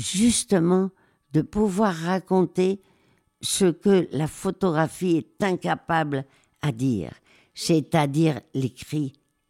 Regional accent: Madrid, Community of Madrid, Spain; mon enfance à Madrid.

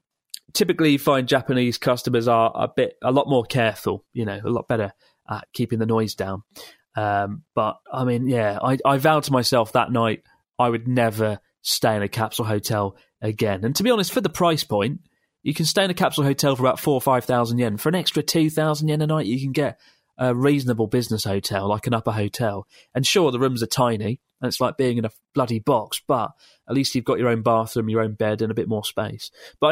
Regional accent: Bulgaria; English is a second language; now in Germany; I'm from Bulgaria, currently living in Germany.

